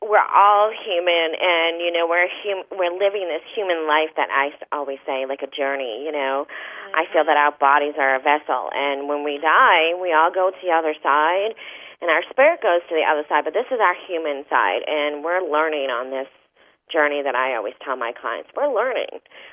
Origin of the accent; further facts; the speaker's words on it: Massachusetts, United States; because my family, even though I'm from Massachusetts, my family are not well educated.